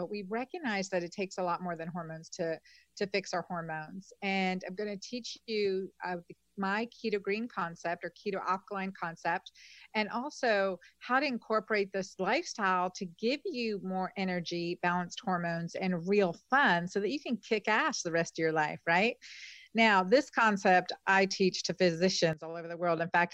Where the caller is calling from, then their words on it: Warsaw, Masovian Voivodeship, Poland; I am calling in from Warsaw, Poland, and y'all can hear me okay?